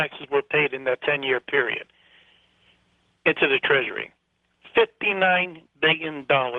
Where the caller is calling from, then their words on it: New Jersey, United States; I'm calling from New Jersey.